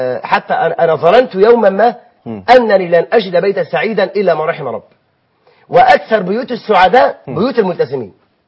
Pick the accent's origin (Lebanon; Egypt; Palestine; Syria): Egypt; فبدأت ان انا التقي بكثير جدا من مشايخنا عندنا في مصر